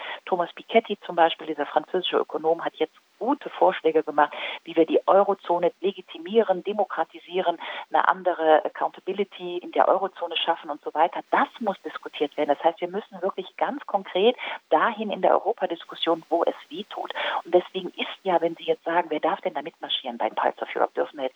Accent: Germany; also ich als Deutsche habe im Moment mehr gemeinsam mit einem Polen

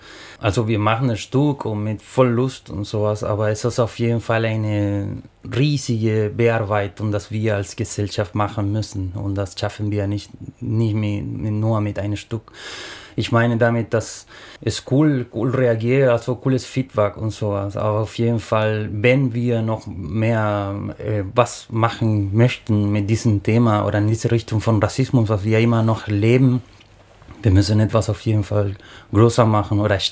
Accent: Chile; German is a second language; weil ich bin Ausländer, ich komme aus Chile

